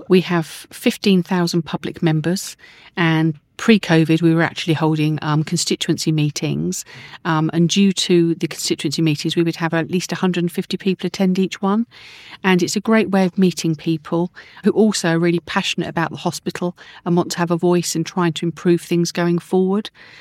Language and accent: English; Camberley, South East England, United Kingdom; I'm actually a local resident. I was from Camberley. So Frimley Park's my local hospital.